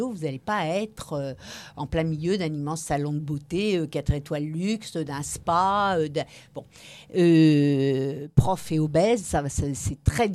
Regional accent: Hauts-de-France, France; Et je suis du Nord

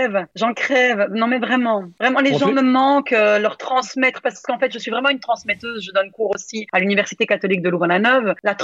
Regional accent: Italy; Et moi en tant qu'italienne qui ai besoin de bien manger

